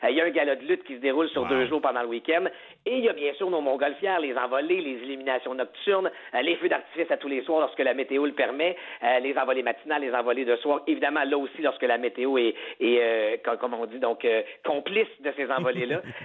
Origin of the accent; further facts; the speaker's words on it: Gatineau, Quebec, Canada; moi, je suis un gars du coin, j'ai grandi à Gatineau